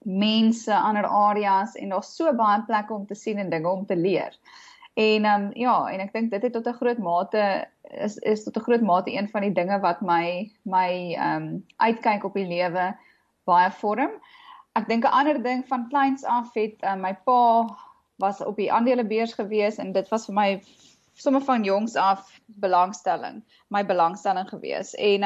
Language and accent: Afrikaans; Johannesburg, Gauteng, South Africa; ek het in Johannesburg groot geword.